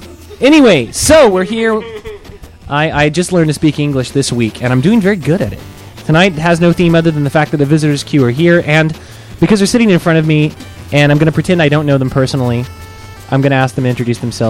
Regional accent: Oklahoma, United States; I'm from Oklahoma.

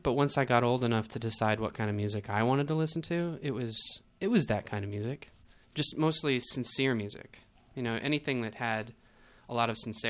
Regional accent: Idaho, United States; now in Los Angeles, United States; Well, I grew up in Idaho.

